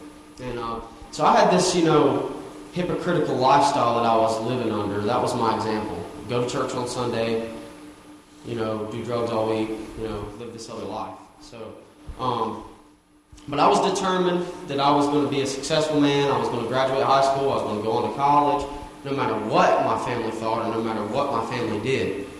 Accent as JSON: {"language": "English", "region": "North Carolina", "country": "United States", "said": "You know, I'm from North Carolina. I'm 25 years old, so I'm a long way from home."}